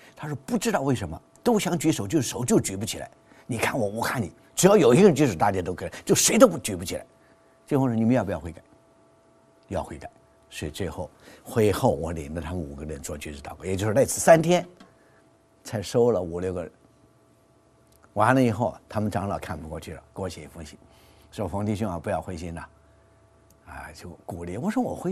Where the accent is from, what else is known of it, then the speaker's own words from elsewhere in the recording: Sichuan, China; 你们知道我是四川人，四川人就没有卷舌音，啊，四和十是不分的